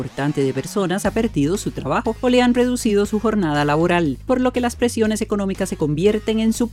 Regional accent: Costa Rica; todos y cada uno de nosotros como costarricenses

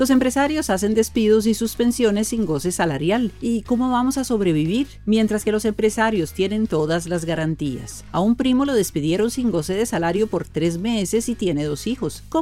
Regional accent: Costa Rica; todos y cada uno de nosotros como costarricenses

